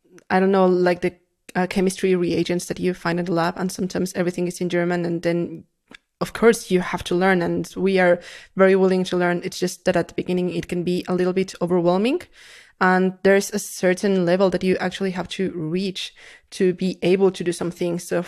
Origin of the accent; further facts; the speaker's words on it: Mexico; I'm also from Mexico.